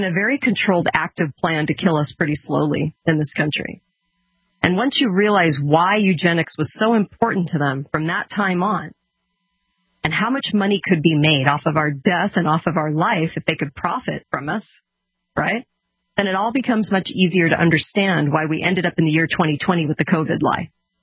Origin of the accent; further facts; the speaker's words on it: California, United States; growing up in California on the beach in Orange County, I didn't really learn anything.